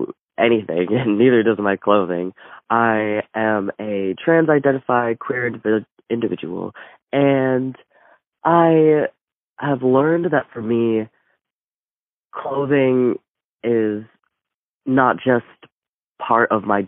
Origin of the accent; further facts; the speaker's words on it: Twin Cities, Minnesota, United States; I'm from Minnesota, Twin Cities